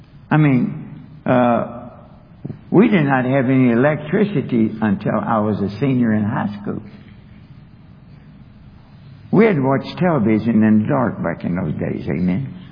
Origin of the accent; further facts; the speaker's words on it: Kentucky, United States; born there; And when I was born in Kentucky, my dad, a coal miner, worked very hard but made practically no money at all.